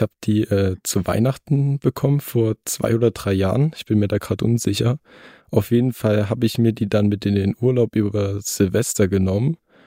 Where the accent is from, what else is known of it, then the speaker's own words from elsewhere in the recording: Saxony, Germany; ich bin 18 Jahre alt und … ich komme auch aus Sachsen.